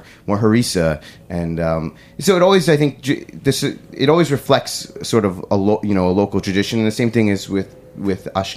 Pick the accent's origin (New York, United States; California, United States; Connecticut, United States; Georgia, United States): New York, United States; Great Neck; I mean, so, you know, I grew up in Great Neck